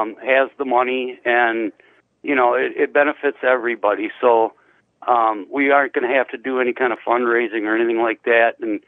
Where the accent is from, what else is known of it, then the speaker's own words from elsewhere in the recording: Wisconsin, United States; Oh, yeah. I grew up on Winnebago. I did it many times.